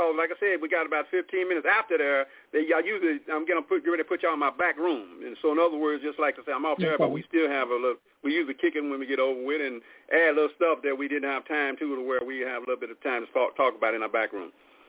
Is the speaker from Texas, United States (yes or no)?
no; Oklahoma City, Oklahoma, United States; And, again, I'm from Oklahoma City, certified paralegal.